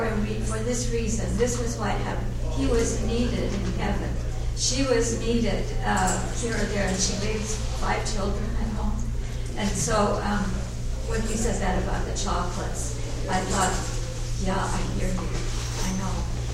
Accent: the South, United States; I'm from the South, and I know some Southern women who are like that, and I'm like

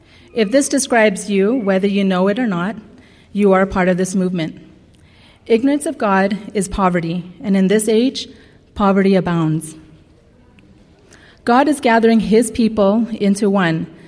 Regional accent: Alberta, Canada; And I come from the Siksika Nation. You can say it by this way. You can say, I'm sick, say ah. So Siksika. Good, all right. I grew up on the reservation with parents that with their first language was Blackfoot.

